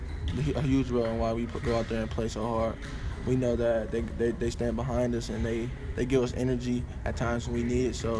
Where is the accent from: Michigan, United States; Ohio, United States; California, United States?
Michigan, United States; Detroit; I come from Detroit, Michigan.